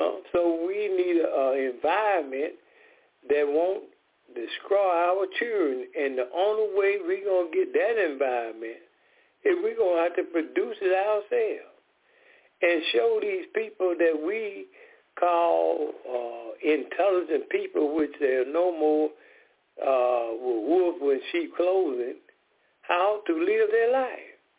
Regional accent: Decatur, Georgia, United States; I am from Decatur, Georgia.

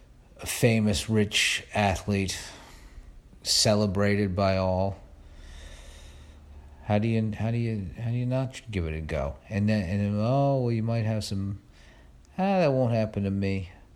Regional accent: New York, United States; born there; Because I was born in New York, and they are the New York team

